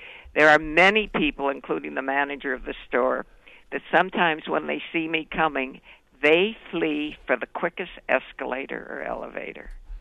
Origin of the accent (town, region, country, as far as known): Chicago, Illinois, United States; born there; now in New York, United States